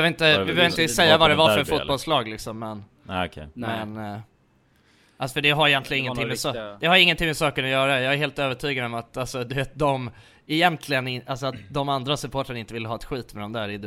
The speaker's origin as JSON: {"language": "Swedish", "town": "Nacka", "region": "Stockholm County", "country": "Sweden", "said": "för att jag kommer från Nacka liksom."}